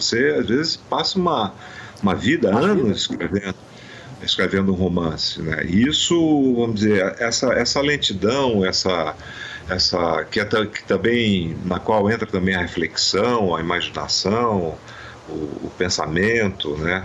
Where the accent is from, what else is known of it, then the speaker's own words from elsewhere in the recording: Amazon, Brazil; eu sou da Amazônia e lá a relação com o tempo é diferente, porque é muito diferente de São Paulo, por exemplo, né? Então, por causa do rio, da natureza, da água...